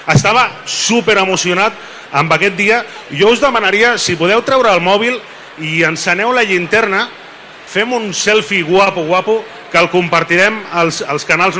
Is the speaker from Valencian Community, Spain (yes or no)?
no; L'Hospitalet de Llobregat, Catalonia, Spain; now in Sant Boi de Llobregat, Spain; jo sóc d'Hospitalet, però visc a Sant Boi.